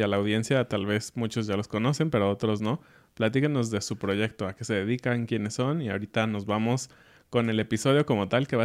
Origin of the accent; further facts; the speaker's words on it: Mexico City, Mexico; now in Querétaro, Mexico; Somos de corazón de Ciudad de México, pero ahora vivimos en Querétaro.